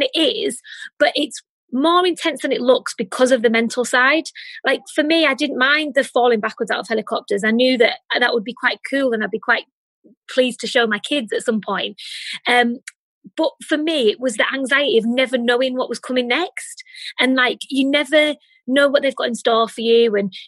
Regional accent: North West England, United Kingdom; I'm from the Lake District, so I love that sort of thing anyway.

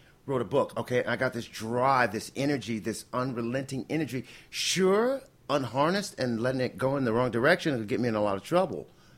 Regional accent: St. Louis, Missouri, United States; just being black and growing up in St. Louis

